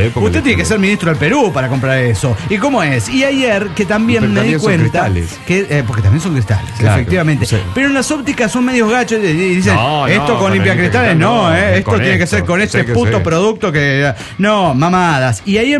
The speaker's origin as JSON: {"language": "Spanish", "town": "Andalgalá", "region": "Catamarca", "country": "Argentina", "tie": "born or raised there", "lives_now": "Tucumán, Argentina", "said": "y en Andangalá, Catamarca, que es mi tierra de origen, tierra de lucha contra las megaminerías."}